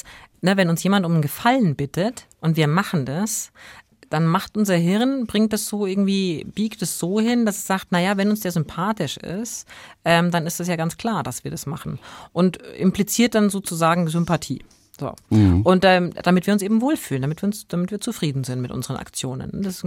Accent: Regensburg, Bavaria, Germany; also born or lived in Nuremberg; Nee, ich bin in Regensburg aufgewachsen.

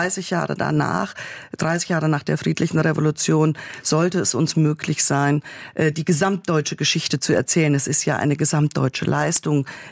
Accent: East Germany, Germany; ich bin halt Ostdeutsche.

